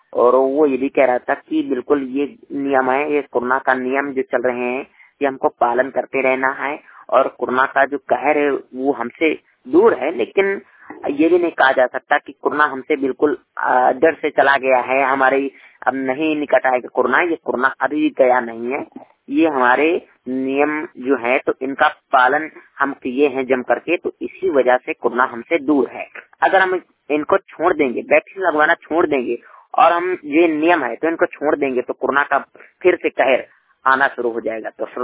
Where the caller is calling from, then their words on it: Uttar Pradesh, India; श्रमिक वाणी रिपोर्टर जिला बांदा उत्तर प्रदेश से।